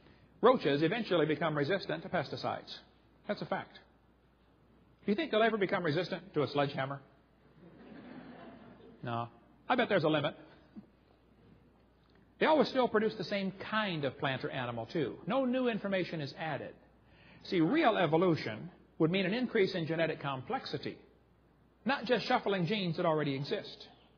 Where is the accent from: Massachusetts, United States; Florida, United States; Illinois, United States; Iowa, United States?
Illinois, United States; Now, I grew up in Illinois, corn country.